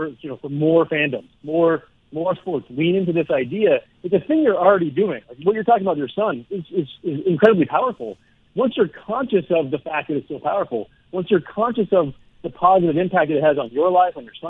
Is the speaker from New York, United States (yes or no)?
no; Denver, Colorado, United States; I mean, the Broncos, I'm from Denver, the Bronco fans you have in your life